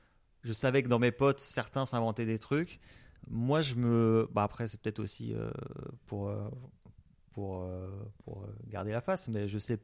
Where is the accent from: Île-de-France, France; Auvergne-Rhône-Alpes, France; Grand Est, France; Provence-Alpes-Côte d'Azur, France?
Grand Est, France; donc moi je suis alsacien, j'étais en vacances en Turquie.